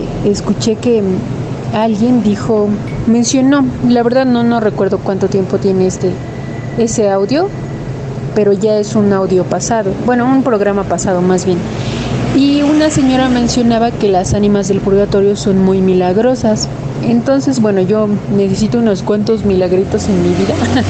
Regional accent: Amecameca, State of Mexico, Mexico; de Amecameca, Estado de México.

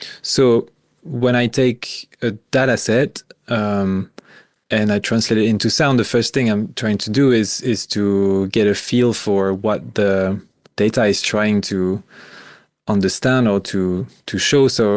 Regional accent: France; English is a second language; the culture that relates to sound and to being an artist was really different from where I grew up in France

